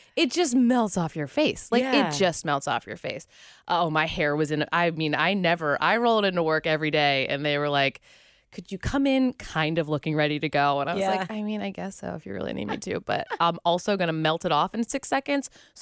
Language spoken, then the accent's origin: English; Pittsburgh, Pennsylvania, United States; now in Cincinnati, United States; I am from Pittsburgh. That gets a lot of interesting feedback living in Cincinnati.